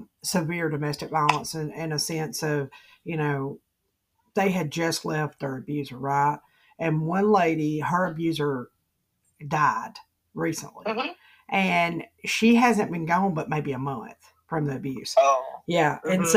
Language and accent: English; Alabama, United States; what's the state that I live in, you know, I'm from Alabama, you know